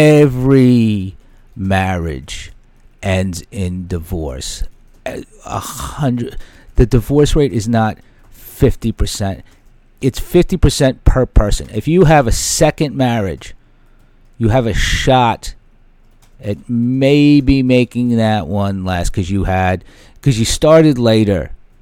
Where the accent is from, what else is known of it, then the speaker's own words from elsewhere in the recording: Staten Island, New York, United States; When I grew up in Staten Island, everybody was so into football. Everybody.